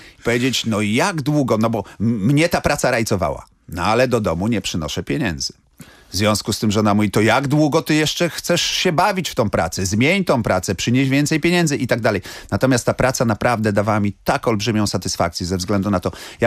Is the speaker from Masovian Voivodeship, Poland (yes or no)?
no; Gdańsk, Pomeranian Voivodeship, Poland; ale całe życie na Przymorze, także ja jestem całe życie z Gdańska, jestem tutaj, ale jestem taki, ja bym powiedział, nie takim szowinistą gdańskim, tylko takim trójmiejskim, pomorskim patriotą.